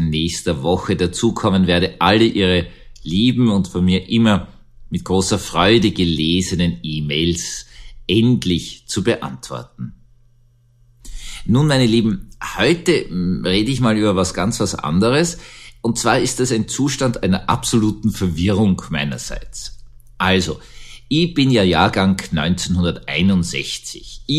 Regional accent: Austria; Wir haben eine ganz einfache militärische Erfahrung als Österreicher. Wir haben alle Kriege verloren.

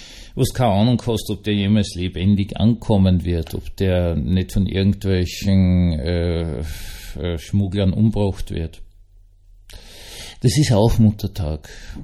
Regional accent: Austria; wir hatten ja als Österreicher sehr lange immer auch ziemlich viel UN-Soldaten

